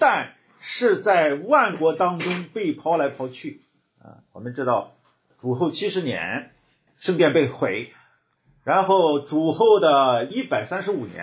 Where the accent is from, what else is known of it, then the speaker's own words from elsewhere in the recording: China; 尤其是我们中国人从建国以后对犹太人的或者是说对以色列的态度一直是比较强硬